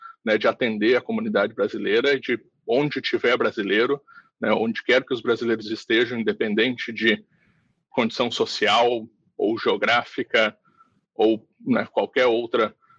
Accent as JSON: {"language": "Portuguese", "country": "Brazil", "moved": "as an adult", "said": "eu saí do Brasil, né, entendendo, enxergando e acostumado a trabalhar no marketing da Uninter"}